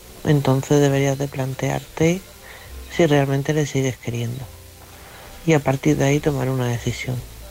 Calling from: Villanueva de la Serena, Extremadura, Spain; de Villanueva de la Serena.

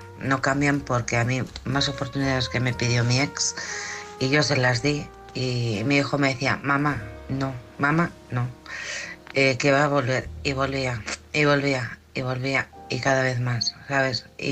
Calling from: Alcorcón, Community of Madrid, Spain; de Alcorcón.

